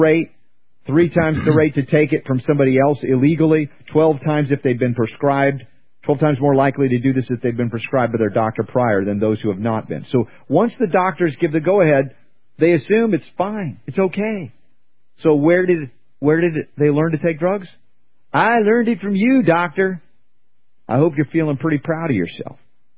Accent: the South, United States; I grew up in the South and we drank beer before.

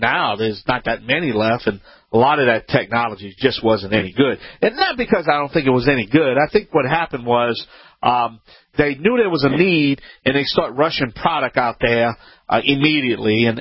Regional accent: Louisiana, United States; You know, I'm Cajun. I'm French. So we get tongue-tied on all these names.

